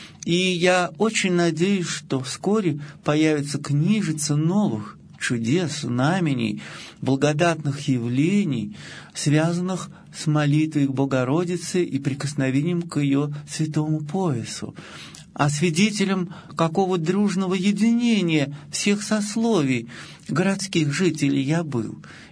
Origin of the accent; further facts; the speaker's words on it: Ural, Russia; Чем же мы, уральцы, хуже?